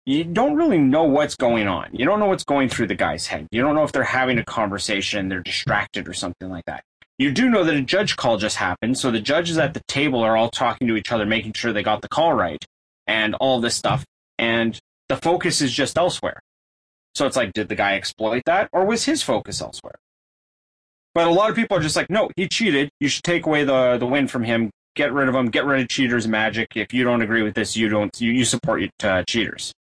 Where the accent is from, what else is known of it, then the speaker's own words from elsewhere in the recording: Canada; U.S. listeners, I'm a Canadian, I love hockey.